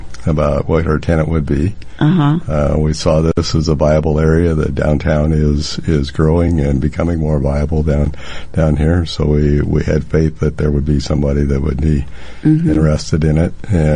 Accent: Atlantic, Iowa, United States; Even in my hometown of Atlantic, I found a 1915 article

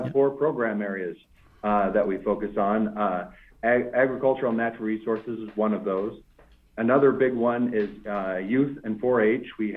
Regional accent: Boone, Iowa, United States; Right there in Boone, Iowa.

